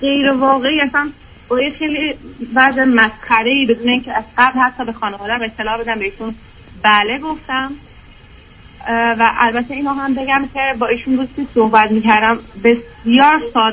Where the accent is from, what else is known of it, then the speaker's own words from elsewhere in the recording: Mashhad, Razavi Khorasan, Iran; من مشهد به دنیا آمدم و شهر مذهبی بزرگ شدم